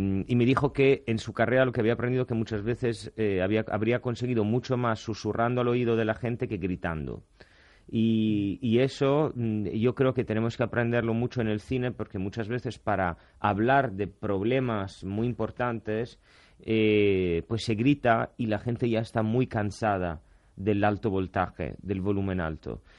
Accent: Italy; Spanish is a second language; moved away as an adult; now in Spain; soy un productor italiano, soy internacional, aunque lleve 20 años en España

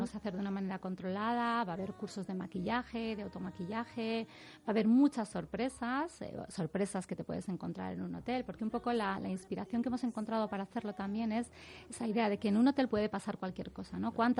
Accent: Madrid, Community of Madrid, Spain; yo nací, soy de Madrid.

